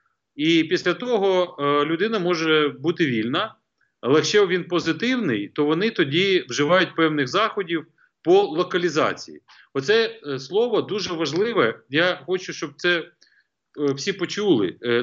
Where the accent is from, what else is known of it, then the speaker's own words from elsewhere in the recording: Kyiv, Ukraine; Я, як киянин третьому поколінні, бажаю нам в Києві мати таке забруднення повітря, як в Токіо